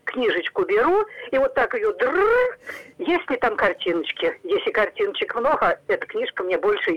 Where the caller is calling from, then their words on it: Livny, Oryol Oblast, Russia; Здравствуйте. Я из Ливен.